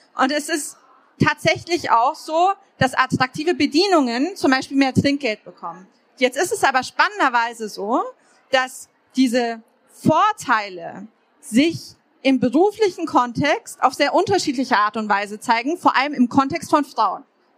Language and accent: German; Munich, Bavaria, Germany; ich bin in einem Viertel aufgewachsen in München, das einen sehr, sehr hohen Migrationsanteil hatte, wo sehr viele Menschen gar keinen Job hatten.